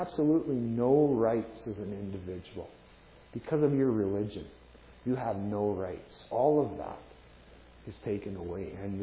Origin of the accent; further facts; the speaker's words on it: Canada; born there; it's not my fault I was born in Canada